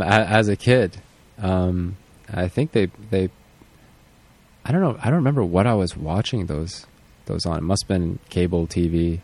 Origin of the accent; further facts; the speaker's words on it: United States; As an American